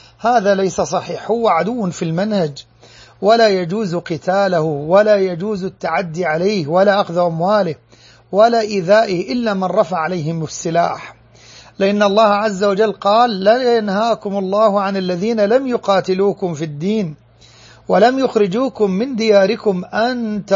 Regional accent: Egypt; بلادنا مصر

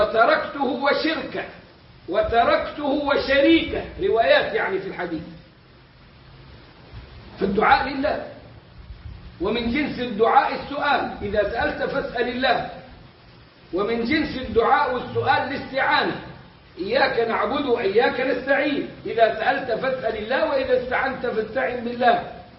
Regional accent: Egypt; واحنا كمصريين تعودنا على الحلف بغير الله. بقول كمصريين انا، مع انه ممكن اعمم بس بتكلم عننا

